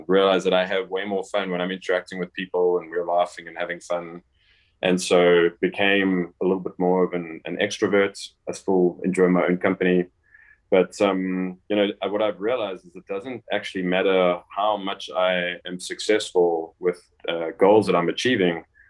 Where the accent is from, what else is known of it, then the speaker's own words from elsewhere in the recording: South Africa; also born or lived in London; now in United States; I obviously was born and raised in South Africa. I've lived in London for a couple of years and I live in America with my wife, but I'm still passionate about South Africa.